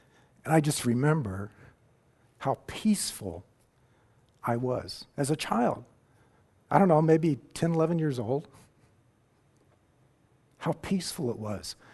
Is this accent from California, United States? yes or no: yes; California, United States; I grew up in Northern California at the southern end of the Cascade Mountains